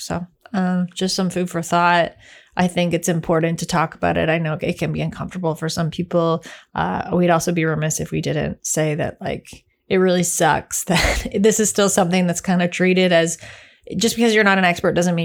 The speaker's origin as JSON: {"language": "English", "country": "Canada", "said": "Obviously, we're Canadian"}